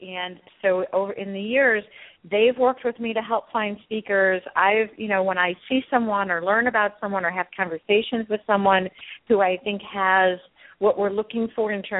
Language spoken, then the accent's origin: English; St. Louis, Missouri, United States; No, I actually started in a rural area. I'm from St. Louis, but I started in a more rural area when I started with the university